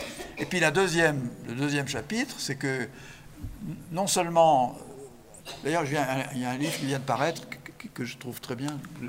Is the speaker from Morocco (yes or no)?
no; Nouvelle-Aquitaine, France; Chez moi, en Charente, il y en a 1 sur 10.